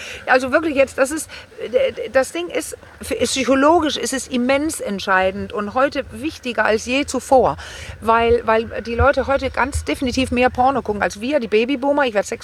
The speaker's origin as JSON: {"language": "German", "country": "Denmark", "said": "ich bin Dänin."}